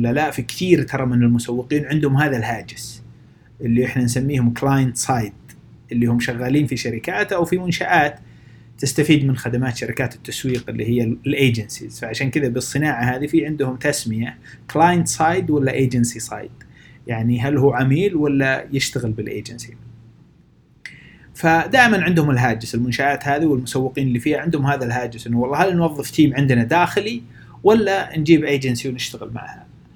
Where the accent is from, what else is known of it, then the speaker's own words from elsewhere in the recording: Eastern Province, Saudi Arabia; بالشرقيه عندنا بالسعوديه